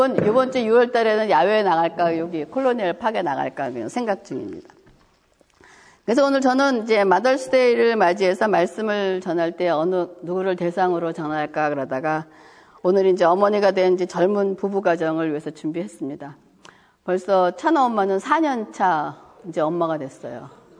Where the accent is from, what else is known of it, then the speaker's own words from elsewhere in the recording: South Korea; 뭐 다 문화가 다르지만 우리는 이제 한국 사람이니까 한국에 대해서 생각을 한다면